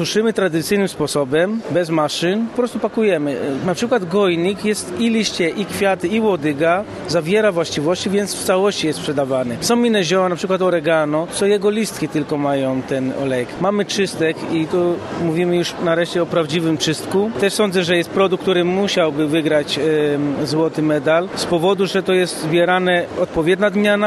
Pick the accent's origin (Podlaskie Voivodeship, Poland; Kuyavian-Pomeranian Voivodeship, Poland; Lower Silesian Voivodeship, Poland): Lower Silesian Voivodeship, Poland; Zgorzelec; born there; Polish is a second language; bo ja się urodziłem w Polsce od Greków rodziców. Trochę znana dla niektórych historia po II wojnie światowej, byli emigranci moi dziadkowie. Urodziłem się z Gorzelcu, gdzie jeszcze tam jest dużo Greków, a nawet pół greckich rodzin